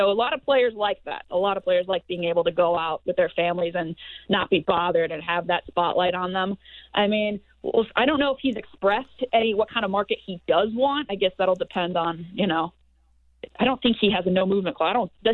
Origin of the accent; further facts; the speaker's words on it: Anaheim, California, United States; I mean, I'm hearing my hometown Ducks are even in the mix